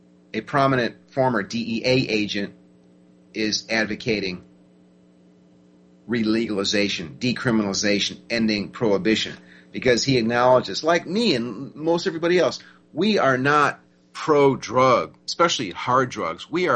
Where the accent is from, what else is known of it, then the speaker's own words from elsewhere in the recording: United States; I'm an American. I'm an America firster.